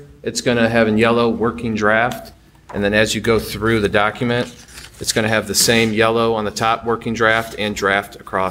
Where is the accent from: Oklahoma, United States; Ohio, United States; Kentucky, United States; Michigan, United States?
Michigan, United States; I'm originally from Oakland County, Michigan, Metro Detroit area.